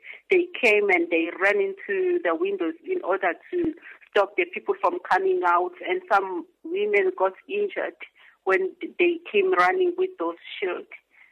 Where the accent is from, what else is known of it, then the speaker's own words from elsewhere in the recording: Zimbabwe; I'm a victim of torture, and I come from Zimbabwe.